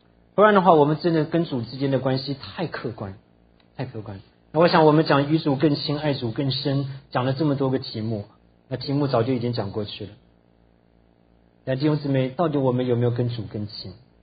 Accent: Tainan, Taiwan; 那我们小的时候在台湾住，我住在台南

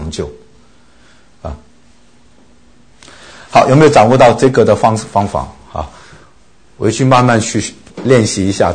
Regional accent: China; 譬如说当你读到旧约圣经，一提到祭司，我们中国人就不懂了，什么叫祭司。

